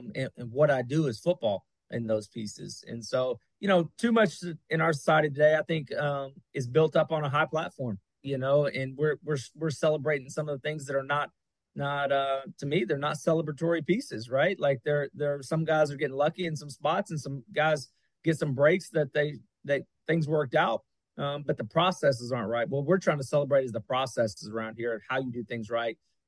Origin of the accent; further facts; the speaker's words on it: Texas, United States; And, you know, I'm from Texas, so I got some strong opinions on barbecue.